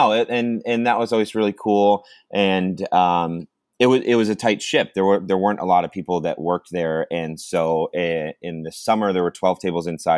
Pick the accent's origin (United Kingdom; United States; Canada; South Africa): United States; Watkins, New York; I think, you know, growing up in Watkins, and then, you know, I went to, after I graduated high school, I moved to Ithaca and spent a lot of time in Ithaca.